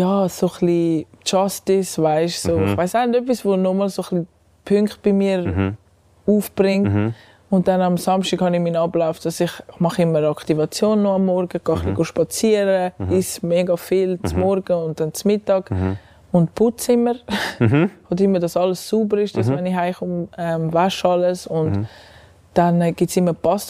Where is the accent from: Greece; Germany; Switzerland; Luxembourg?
Switzerland; obwohl ich bin Schweizerin, ich bin da aufgewachsen, ich kann die Sprache, wir sind integriert.